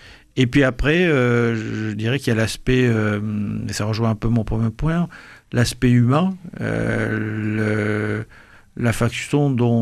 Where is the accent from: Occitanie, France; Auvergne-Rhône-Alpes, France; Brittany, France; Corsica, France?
Occitanie, France; Toulouse; Je suis toulousain d'origine, c'est un peu un retour au pays